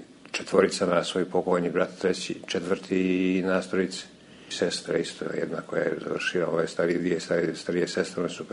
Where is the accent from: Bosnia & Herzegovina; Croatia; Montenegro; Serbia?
Montenegro; Bijelo Polje; Rođen sam u Bjelopolje kao sedmo dijete, tad se zvala Zemljadnička puća.